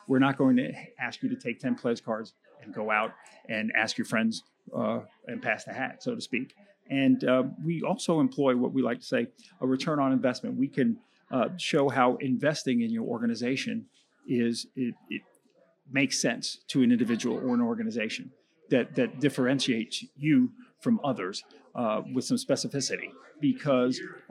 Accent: Jacksonville, Florida, United States; I was from Jacksonville, but I was living in Atlanta 20-something years ago.

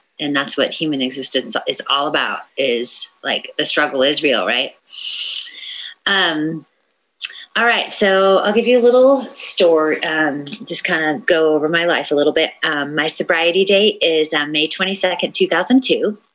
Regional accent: California, United States; born there; But I was born in the Bay Area. My family's from Alameda, and I was the firstborn to my father

